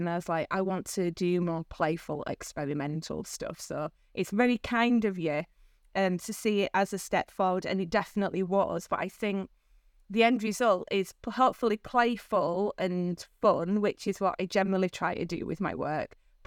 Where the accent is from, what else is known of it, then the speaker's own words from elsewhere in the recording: Leeds, Yorkshire, United Kingdom; accent: Leeds; I call them, in my broad Leeds accent, mogrets